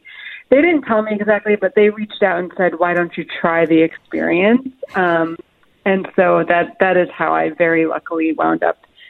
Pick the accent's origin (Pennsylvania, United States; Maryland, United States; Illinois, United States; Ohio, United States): Illinois, United States; Chicago; Yes, I'm from Chicago, so I was extremely excited.